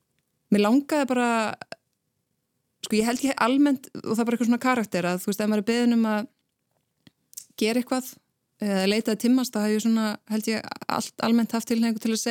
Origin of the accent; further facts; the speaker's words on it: Akranes, Western Region, Iceland; Ég hérna var í Brekkubæðaskóla, eru tveir grunnskólar á Akranesi, ólst upp á Vestugötu. Og flutti svo bara þegar ég var 12 ára í eiginlega bara þar næstu götu